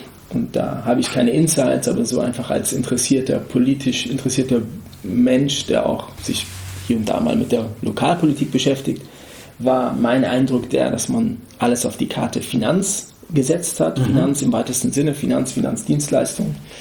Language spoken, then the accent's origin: German; Frankfurt, Hesse, Germany; Jetzt bin ich hier in Frankfurt, in meiner Heimat.